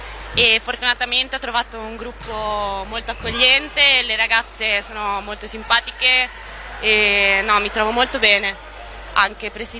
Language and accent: Italian; Modena, Emilia-Romagna, Italy; Io sono di Modena. Ho sempre giocato a Modena, in provincia di Modena.